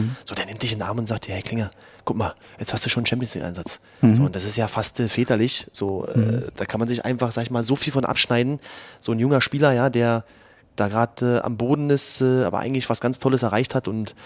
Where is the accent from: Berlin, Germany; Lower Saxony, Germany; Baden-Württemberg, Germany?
Berlin, Germany; ich bin groß geworden in Marzahn, in einem typischen Elfgeschosser. Parterre haben wir gewohnt, ganz unten.